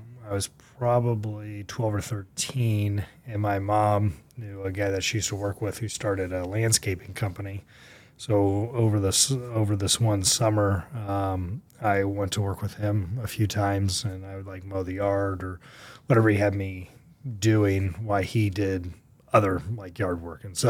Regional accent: Phoenix, Arizona, United States; So I grew up in North Phoenix. I have two older sisters, and my parents moved here when I was less than a year old from Florida.

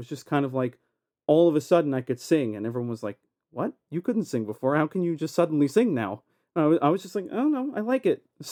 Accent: Edison, New Jersey, United States; Well, that takes me back to when I was 6 years old. I grew up in Edison, New Jersey. I went to Woodbrook Elementary School.

